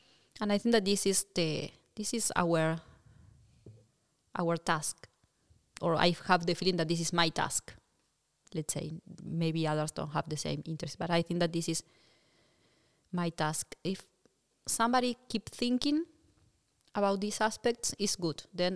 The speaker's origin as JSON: {"language": "English", "country": "Uruguay", "also_born_or_lived": "Chile", "second_language": "English", "said": "because I'm South American, and for the people who doesn't know, I come from Uruguay"}